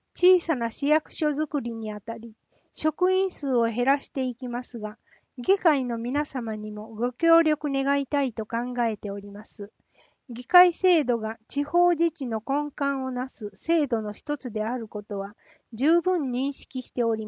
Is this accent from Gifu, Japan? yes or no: no; Kasaoka, Okayama, Japan; 私は笠岡で生まれ育ち、明治大学への進学と同時に笠岡を離れ、伊藤忠商事株式会社で勤務した後、平成21年に笠岡へ帰ってきました。